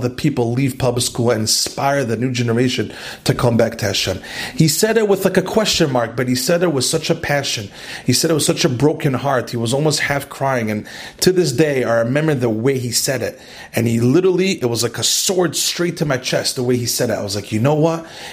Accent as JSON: {"language": "English", "town": "Lakewood", "region": "New Jersey", "country": "United States", "said": "I told him … I'm from Lakewood."}